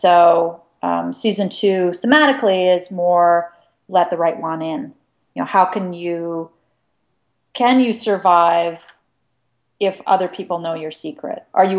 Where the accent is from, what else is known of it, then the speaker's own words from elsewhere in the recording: Calgary, Alberta, Canada; because I grew up in Calgary